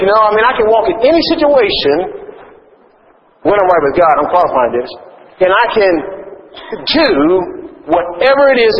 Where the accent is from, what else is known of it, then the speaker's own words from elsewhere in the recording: United States; moved away; I don't mean bad against my home country. Man, there's a lot of overweight people in the United States of America.